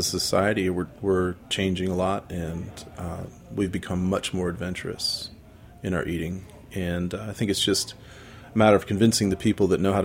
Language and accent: English; United States; born or raised there